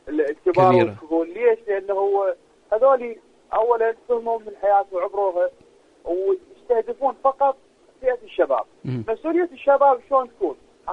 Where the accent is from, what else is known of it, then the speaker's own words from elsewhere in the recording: Iraq; أكو طبعا أكو عندنا بالعراق